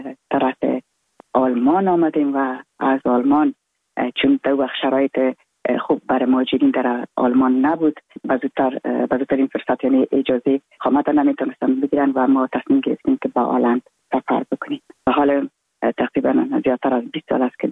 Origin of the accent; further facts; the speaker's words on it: Afghanistan; moved away; ما در زمانی که دکتر نجیب در رأس دولت افغانستان بود از افغانستان بر آمدم